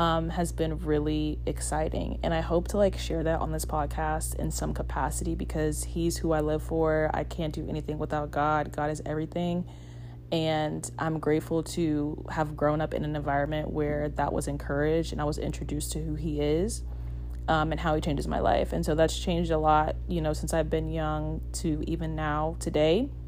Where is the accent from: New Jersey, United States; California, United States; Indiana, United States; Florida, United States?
Florida, United States; I mean, I'm from Florida, so growing up, I didn't always spend time at the beach, but when I went, it was, like, the best.